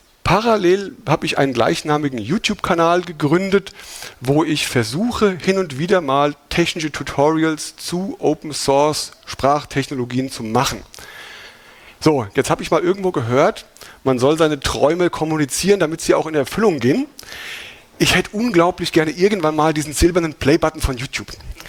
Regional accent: Hesse, Germany; accent: Hessian; ich komme aus Hessen.

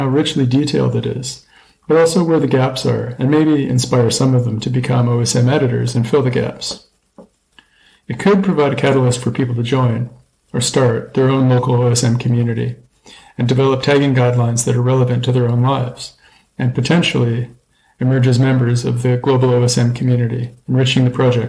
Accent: British Columbia, Canada; now in Australia; I live in Australia. I grew up on Vancouver Island in Canada, which is technically an island in the Pacific.

